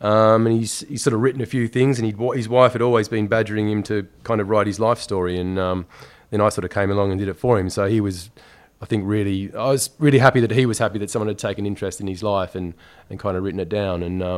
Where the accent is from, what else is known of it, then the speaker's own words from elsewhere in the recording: Tasmania, Australia; now in London, United Kingdom; I was brought up in Tasmania, in essentially like a small country town.